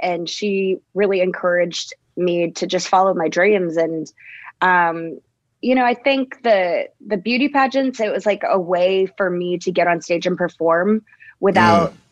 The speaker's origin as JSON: {"language": "English", "town": "Dallas", "region": "Texas", "country": "United States", "said": "I'm from Dallas, Texas."}